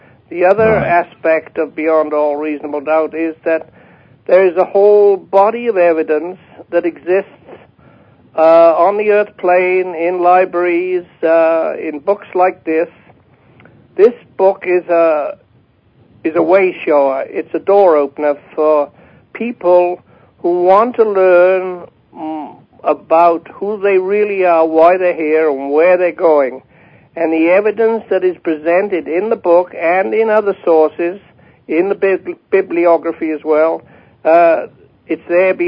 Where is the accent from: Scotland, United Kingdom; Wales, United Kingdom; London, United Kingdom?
Wales, United Kingdom; born there; it's the word for Wales, because I was born in Wales and I use it.